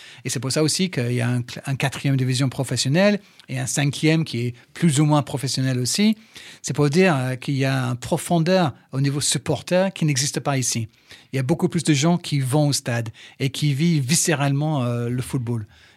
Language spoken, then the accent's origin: French; Manchester, North West England, United Kingdom; now in France; Ce qui m'a surpris dans un premier temps, c'est que je venais de Manchester.